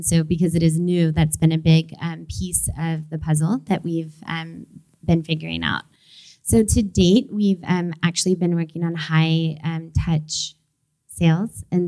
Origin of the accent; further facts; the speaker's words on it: Louisiana, United States; born there; I was born in Louisiana, and it sounds like for anyone that's from Louisiana